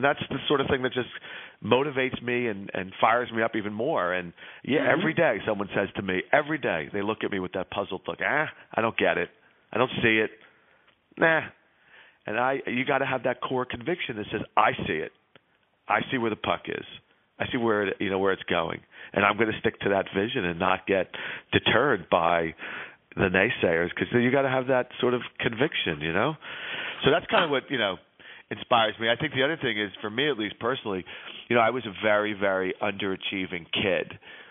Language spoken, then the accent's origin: English; United States; I'm from America, the land of … at that time